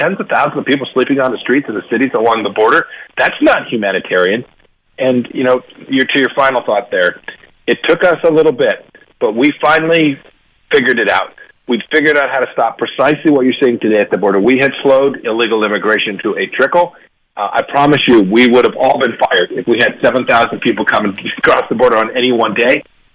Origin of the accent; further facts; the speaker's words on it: Kansas, United States; I'm from Kansas. You know, 14,000 people is a reasonably good-sized town.